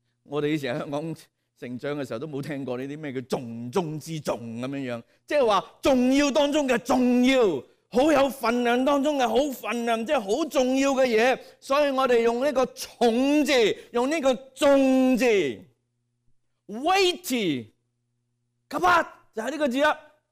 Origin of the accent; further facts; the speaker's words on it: Guangdong, China; 即我哋广东人话斋，你当佢冇道咯